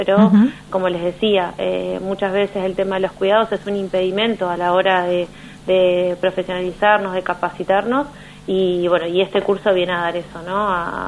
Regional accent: Río Grande, Tierra del Fuego, Argentina; Soy del municipio de Río Grande.

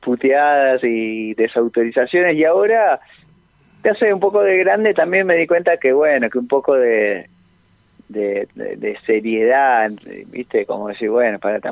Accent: Mar del Plata, Buenos Aires Province, Argentina; Yo aquí en mi ciudad natal.

